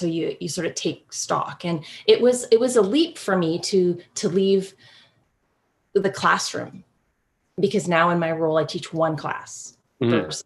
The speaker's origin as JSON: {"language": "English", "town": "Winnipeg", "region": "Manitoba", "country": "Canada", "tie": "born or raised there", "said": "I grew up in Winnipeg, and I went to the University of Manitoba, and then went to Ontario"}